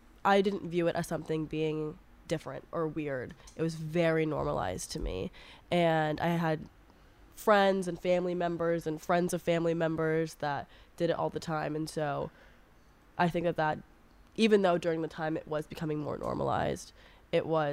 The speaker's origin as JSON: {"language": "English", "town": "Oakland", "region": "California", "country": "United States", "tie": "born or raised there", "said": "I think that growing up in the Bay Area, in Oakland especially, I probably had a different experience with cannabis growing up than other people"}